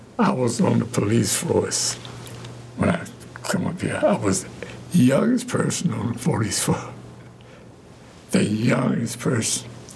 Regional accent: Chattanooga, Tennessee, United States; now in Detroit, United States; Chattanooga, Tennessee.

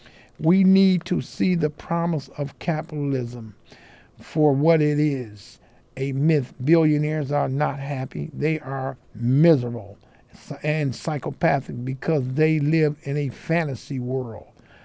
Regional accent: New York, United States; But I grew up in New York, and I know nothing about Taínos. We grew up learning Spanish

